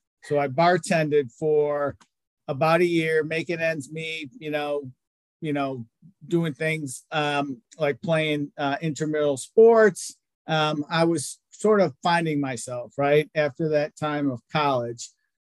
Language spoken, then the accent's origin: English; Virginia Beach, Virginia, United States; moved away as an adult; now in North Carolina, United States; I grew up in Virginia Beach and, you know, not thinking anything of it, being the good husband that I am. Sure, honey, we can move. We can move. Literally within 2 weeks, she had a job in North Carolina.